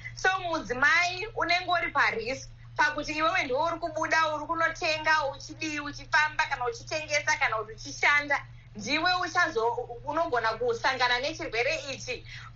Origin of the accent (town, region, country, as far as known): Zimbabwe; born or raised there